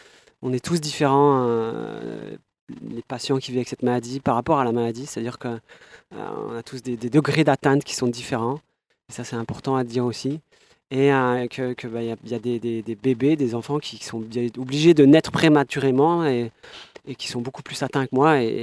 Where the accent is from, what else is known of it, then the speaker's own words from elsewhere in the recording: Besançon, Bourgogne-Franche-Comté, France; Et je me retrouvais à Besançon, là d'où je viens